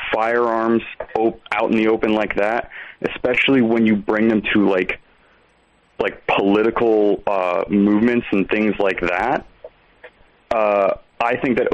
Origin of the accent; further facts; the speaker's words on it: Florida, United States; I'm from Florida, the gunshine state, if you will.